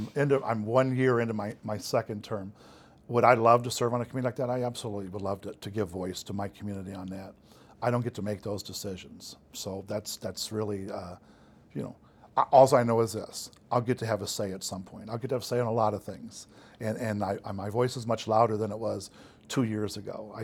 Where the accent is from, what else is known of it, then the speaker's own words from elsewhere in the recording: Taylor Ridge, Illinois, United States; You know, I grew up in Taylor Ridge.